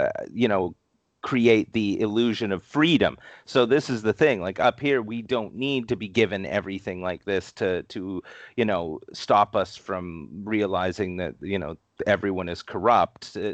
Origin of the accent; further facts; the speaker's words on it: Canada; So the thing is like it makes they as a Canadian collector, we have no idea how we can access these things.